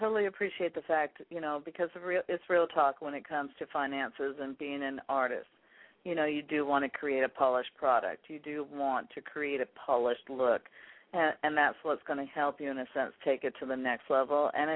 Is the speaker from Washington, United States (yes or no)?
yes; Seattle, Washington, United States; And there are two hip-hop artists from Seattle, my hometown, that are actually listening and really, really digging your sound.